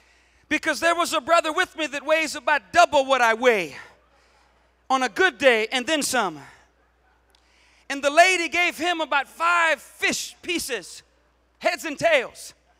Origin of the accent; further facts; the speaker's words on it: Louisiana, United States; I'm from South Louisiana. That in and of itself speaks volumes. Take it how you will. My family all speaks French.